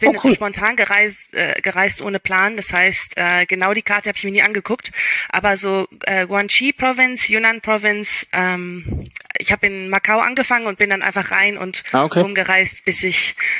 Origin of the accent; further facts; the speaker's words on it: Germany; 100% deutsch, aber wir haben, seitdem ich ein Baby